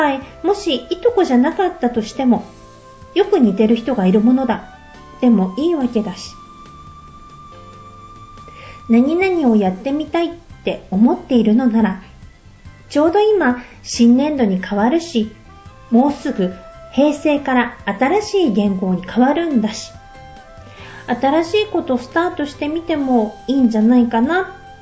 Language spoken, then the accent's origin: Japanese; Minamata, Kumamoto, Japan; お休みを利用して先日生まれ故郷の水俣へ一泊で出かけてきました。